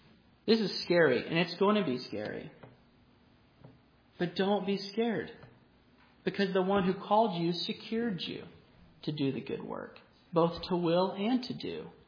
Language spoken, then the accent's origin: English; Oklahoma, United States; also born or lived in Missouri; now in Alaska, United States; We're from Oklahoma and Missouri. We get 2 inches, maybe, and it's gone like the next day. So we know nothing of driving in the snow.